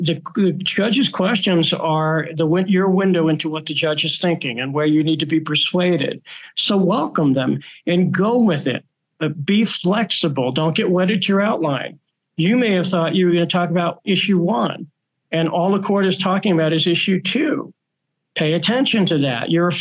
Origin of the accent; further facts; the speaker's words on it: Brooklyn, New York, United States; I'm from Brooklyn, New York originally. I could talk very fast